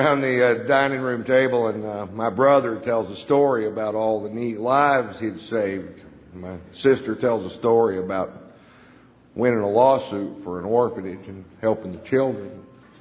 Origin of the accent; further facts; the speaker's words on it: Texas, United States; I'm from Texas. I'm a cowboy, a real cowboy. I was a bronc rider for 6 years of my life.